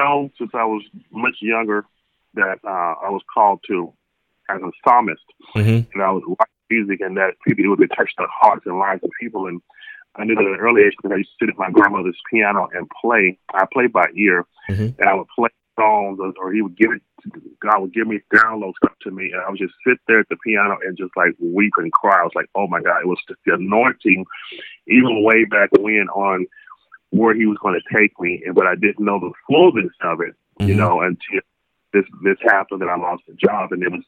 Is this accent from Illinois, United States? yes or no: no; Tyler, Texas, United States; Started playing for my church choir when I was actually 7 years old in my hometown of Tyler, Texas.